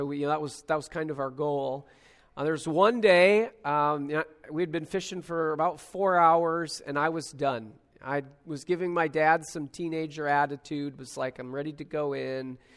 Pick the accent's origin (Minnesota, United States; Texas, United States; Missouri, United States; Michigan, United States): Minnesota, United States; I'm from Minnesota. That's where I live. We would go all the way up on not quite to Canada, but about an hour from the border.